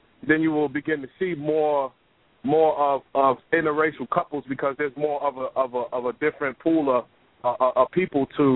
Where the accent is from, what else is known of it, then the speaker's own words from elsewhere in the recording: New York, United States; coming from growing up in New York, you know, there's Puerto Ricans, Dominicans, all over the place.